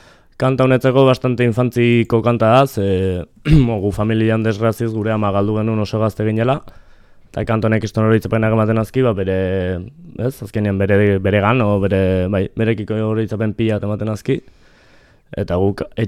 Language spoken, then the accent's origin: Basque; Basque Country, Spain; Hemen Landetxeko plazan, bai. Elizalde auzoan.